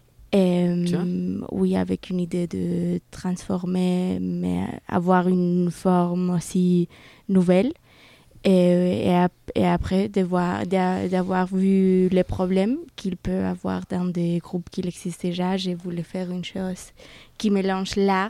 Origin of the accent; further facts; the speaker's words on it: Bilbao, Basque Country, Spain; also born or lived in Berlin; now in Geneva, Switzerland; Et je viens de Bilbao, qui a une vie très politique.